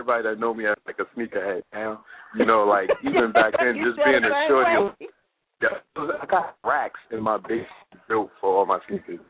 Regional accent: Brooklyn, New York, United States; Yeah, and I'm from Brevoort Projects in Brooklyn, which is where … all are from.

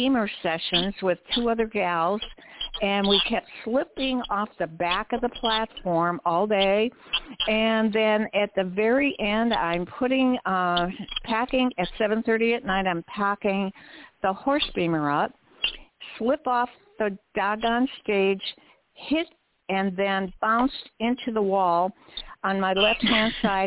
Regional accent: Paso Robles, California, United States; I'm from Central Coast, beautiful Central Coast, California, Paso Robles.

